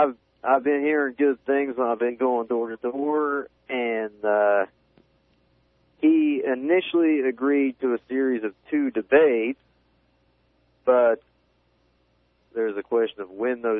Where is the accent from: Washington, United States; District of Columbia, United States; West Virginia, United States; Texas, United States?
West Virginia, United States; I'm originally from Nicholas County and not Jackson County